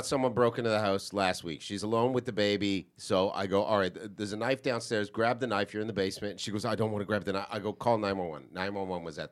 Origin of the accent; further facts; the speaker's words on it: Montserrat; No, where I was raised in Montserrat, this is what I was taught.